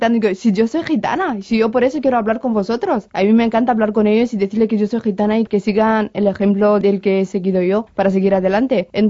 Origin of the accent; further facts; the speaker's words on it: Romania; porque soy gitana, pero yo nunca he escondido mi condición de rumana y gitana.